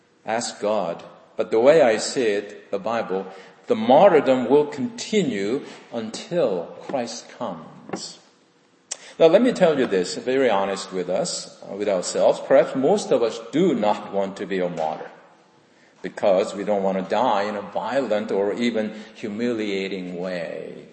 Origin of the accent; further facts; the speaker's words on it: South Korea; I was born and raised in South Korea.